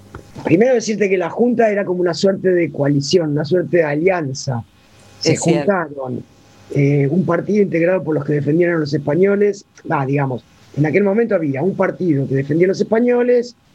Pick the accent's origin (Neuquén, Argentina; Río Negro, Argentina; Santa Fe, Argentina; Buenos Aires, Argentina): Buenos Aires, Argentina; now in Moreno, Argentina; Yo también soy porteña, y viví en la ciudad de Buenos Aires, nací, crecí, viví hasta hace 15 años. Ahora estoy en la provincia de Buenos Aires, en Moreno, pero por propia elección, digamos.